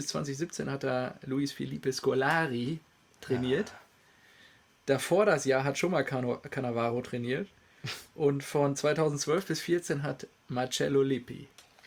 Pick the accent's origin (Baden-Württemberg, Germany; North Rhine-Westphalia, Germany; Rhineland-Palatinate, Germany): North Rhine-Westphalia, Germany; Lünen, das ist bei mir um die Ecke quasi, in meinem kleinen Heimatkaff.